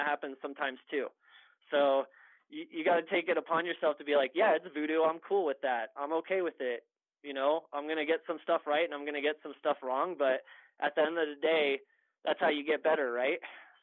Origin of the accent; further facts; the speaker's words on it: Texas, United States; I mean, look, I'm from Texas and I never played pro hockey in my life